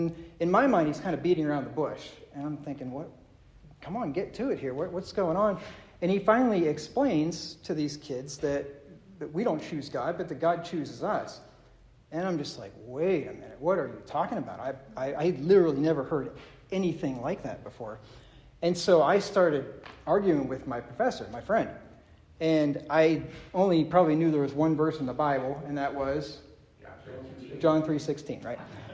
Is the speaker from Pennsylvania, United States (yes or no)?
yes; Pennsylvania, United States; I grew up in Pennsylvania, and I was going to church since the time I was born.